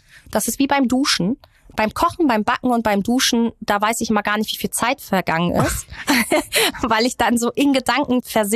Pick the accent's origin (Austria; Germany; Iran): Iran; Das kann ich ja als Iranerin ganz gut.